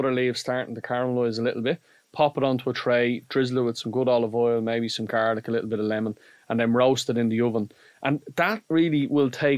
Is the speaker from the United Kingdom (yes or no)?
no; Ireland; I think with us being Irish chefs, the first thing you think of is bacon cabbage, which is obviously the daddy of the way you grew up.